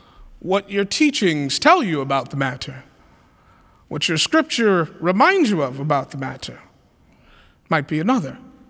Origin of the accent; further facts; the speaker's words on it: Atlanta, Georgia, United States; I grew up in the South, in Atlanta, Georgia, in the Black church, actually.